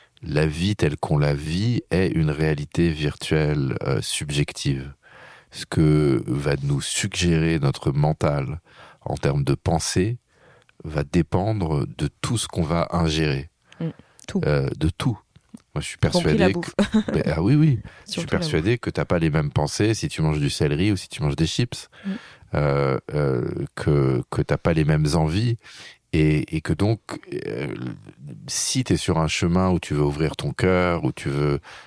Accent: France; moi, je suis un Français

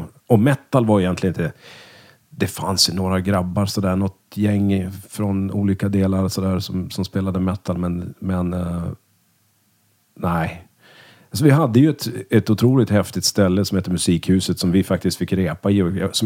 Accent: Örnsköldsvik, Västernorrland County, Sweden; vi är från Örnsköldsvik då. Växte upp tillsammans från lekisåldern och gick i samma klass hela skolgången.

